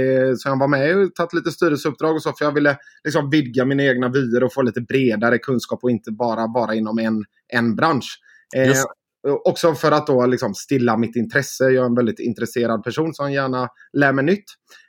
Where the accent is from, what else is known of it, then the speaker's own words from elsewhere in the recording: Alingsås, Västra Götaland County, Sweden; now in Gothenburg, Sweden; Innan så kom jag från Alingsås där jag är uppvuxen. Efter gymnasiet så pluggade jag på Handelshögskolan här i Göteborg.